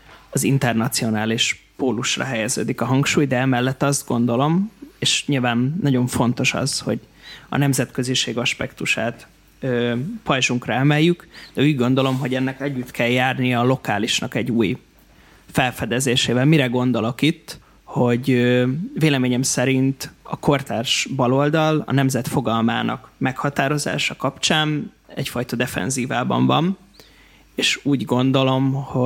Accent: Kiskunhalas, Bács-Kiskun, Hungary; Én büszke kiskunhalasi vagyok, de igen.

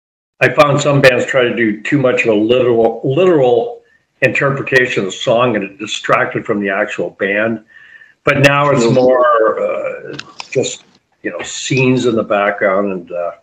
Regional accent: London, Ontario, Canada; I want to come back at least one more time to London, Ontario, my hometown, with a solid show.

